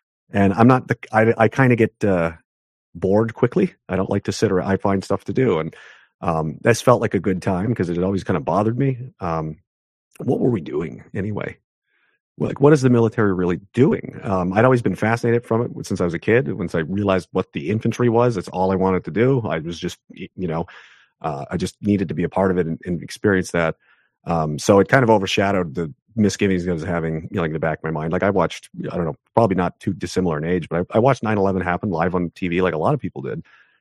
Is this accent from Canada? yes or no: yes; Canada; I wasn't there. I'm Canadian, you know